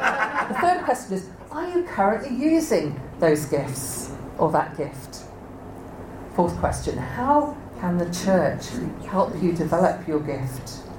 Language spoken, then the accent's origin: English; United Kingdom; Because too often we are too British